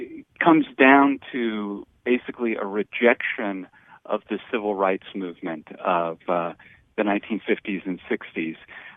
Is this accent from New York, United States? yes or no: no; Phoenix, Arizona, United States; moved away as an adult; now in Washington, United States; I'm from Phoenix, Arizona, originally. So I'm a fellow Westerner and moved out to some 30 years ago to Washington, D.C. to be a political writer.